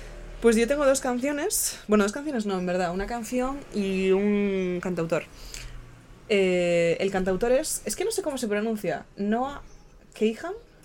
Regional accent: New England, United States; I have a reason, I am mean, because I grew up in New England.

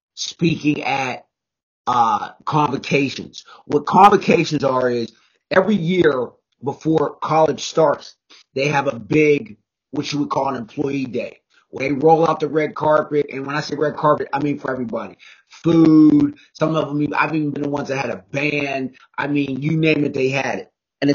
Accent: Pittsburgh, Pennsylvania, United States; now in Philadelphia, United States; I am from Pittsburgh, from the Pittsburgh. I'm a Western PA kid, but I live in Philadelphia.

